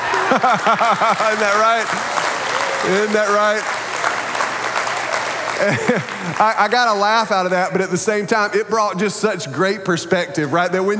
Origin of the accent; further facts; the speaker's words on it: Wilmington, North Carolina, United States; As you heard, I am from Wilmington, North Carolina